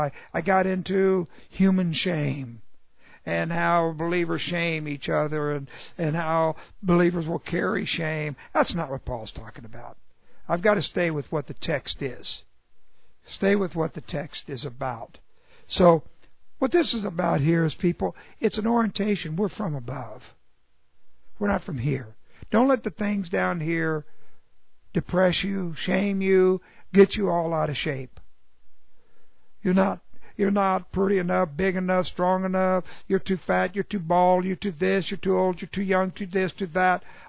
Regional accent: Texas, United States; Well, I'm from Texas.

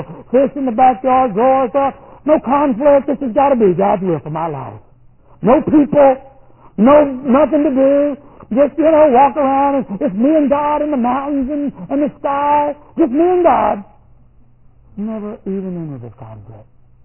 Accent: Texas, United States; I grew up in Texas, loved Texas.

